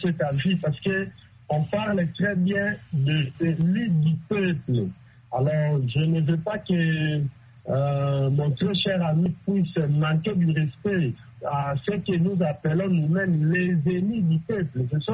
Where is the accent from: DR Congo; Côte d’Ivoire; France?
DR Congo; Mais chez nous, en République démocratique du Congo, les pratiques n'est pas encore en vigueur.